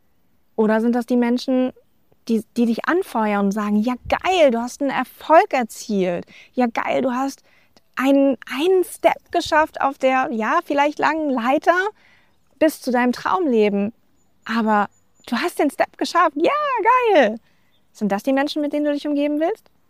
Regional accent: Frankfurt, Hesse, Germany; Ich bin jetzt ja aus dem Frankfurter Raum. Ich bin ja auch jetzt gerade in diesem Moment in Deutschland mal wieder zu Besuch.

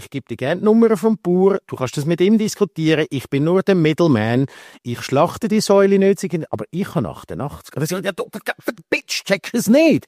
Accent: Switzerland; die gibt es bei uns in der Schweiz auch

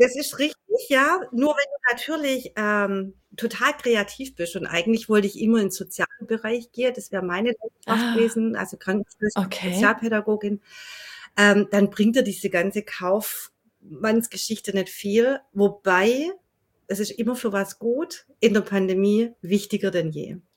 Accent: Welzheim, Baden-Württemberg, Germany; ursprünglich komme ich aus Welzheim, ein ganz kleiner Ort im Welzheimer Wald.

